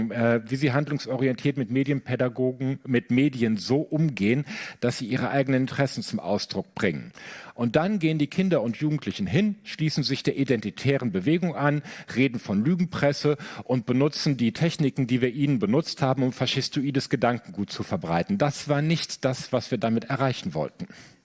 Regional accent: Germany; Ja, ich komme aus Deutschland

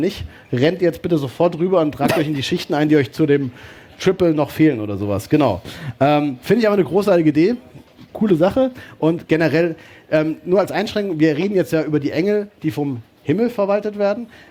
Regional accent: Mecklenburg-Vorpommern, Germany; Und die Mecklenburger, ich bin ja Mecklenburger Ultra, haben auch dieses Mal wieder alles gerockt

